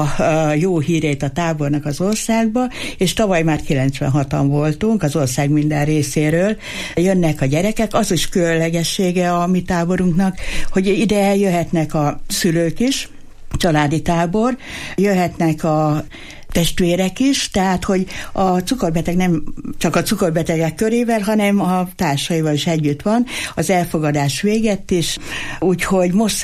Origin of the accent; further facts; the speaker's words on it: Eger, Heves, Hungary; Egriek vagyunk